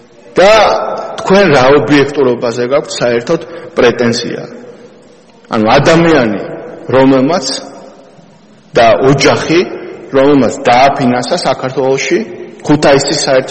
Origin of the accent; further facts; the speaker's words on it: Ozurgeti, Guria, Georgia; ჩემი ქალაქის, ჩემი მშობლიური ქალაქის მაგალითზე ვიტყვი, ოზურგეთის.